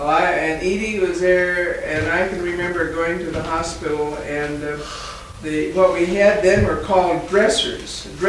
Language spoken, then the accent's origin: English; Kansas, United States; You can get Missouri, Kansas, and Nebraska in Tanzania. There are three states. I come from Kansas.